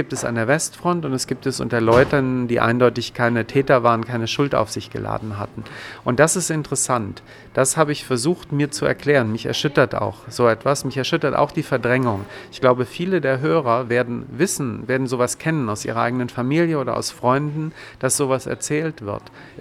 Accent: Germany; ich bin ja Deutscher

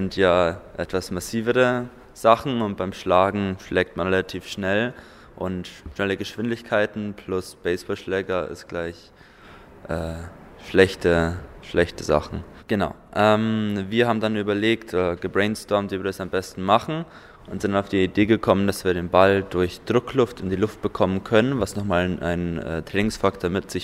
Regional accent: Vilshofen, Bavaria, Germany; ich komme aus Vilshofen und bin mit Maristengymnasium Fürstenzell hier

